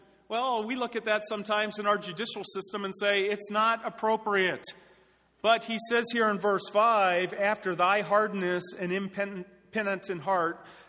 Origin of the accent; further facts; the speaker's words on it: Philadelphia, Pennsylvania, United States; you know, I'm from Philadelphia, Rocky.